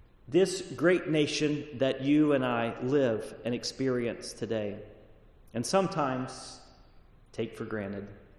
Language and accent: English; Texas, United States; sharing with someone that I was from Texas, you know what their response was? You poor thing. God can use you anyway. And I thought to myself, wait a minute, I'm from Texas, not Arkansas.